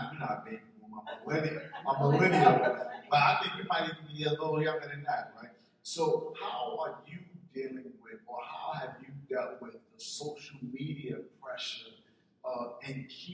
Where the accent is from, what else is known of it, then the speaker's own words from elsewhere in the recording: Brooklyn, New York, United States; We're from Brooklyn. So we know what it's like, you know, and I come from the projects, you come from that same area, you know, so we're from that hood. But I grew up in the 70s